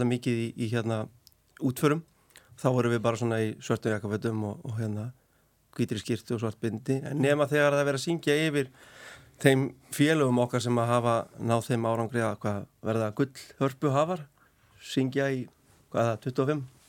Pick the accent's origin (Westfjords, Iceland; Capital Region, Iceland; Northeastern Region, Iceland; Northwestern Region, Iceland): Northwestern Region, Iceland; Skagafjörður; Já, ég er frá Stóravaskar í Skagafirði